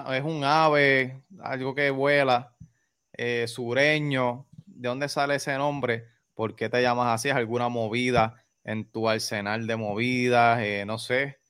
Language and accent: Spanish; Yauco, Puerto Rico; also born or lived in Ponce; he vivido toda mi vida aquí, pero yo nací en Ponce, Puerto Rico, en el famoso hospital que es ahora San Lucas, antes no se llamaba así. Yo nací ahí y pues yo soy ponceño también antes que yaucano